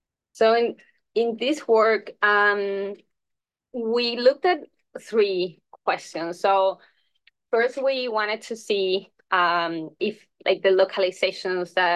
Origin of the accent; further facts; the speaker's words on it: Chile; English is a second language; moved away as an adult; also born or lived in Paris, France; I come from Chile in South America. I grew up there and I did my undergrad at the University of Chile. And right after graduating, I moved to Paris, working as a software engineer at YouTube.